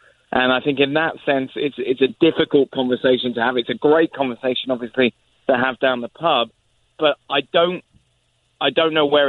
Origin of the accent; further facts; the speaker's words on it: England, United Kingdom; because I'm an Englishman, and because I think not only because I'm English